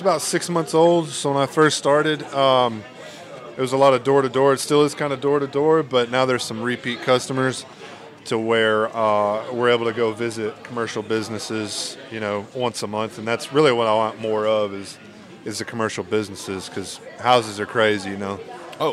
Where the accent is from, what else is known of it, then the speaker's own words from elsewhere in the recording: Colorado, United States; No, my wife is. Okay. I'm originally from Colorado, so.